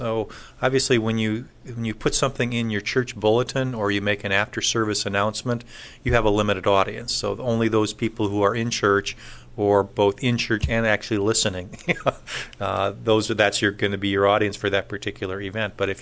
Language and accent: English; California, United States; And I grew up in California, but never, ever got to Washington, which is just up the coast a little bit.